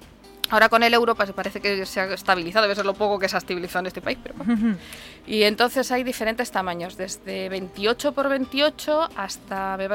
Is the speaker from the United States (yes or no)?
no; Madrid, Community of Madrid, Spain; porque yo soy de Madrid y me traslado de vez en cuando a visitar la familia.